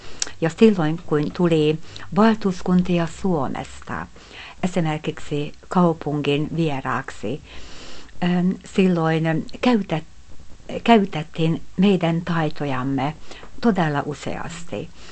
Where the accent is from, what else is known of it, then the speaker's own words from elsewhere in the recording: Debrecen, Hajdú-Bihar, Hungary; Nyt on Unkarin toiseksi suurin kaupunki ja Debrecen on myöskin minun kotikaupunkini.